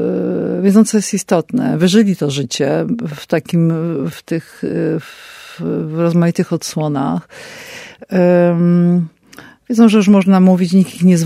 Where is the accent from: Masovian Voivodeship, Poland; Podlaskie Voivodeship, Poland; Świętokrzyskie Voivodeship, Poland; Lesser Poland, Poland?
Lesser Poland, Poland; Kraków; Ja tutaj mieszkałam przez lata, tu się wychowywałam przy ulicy teraz Królewskiej, kiedyś 18 stycznia.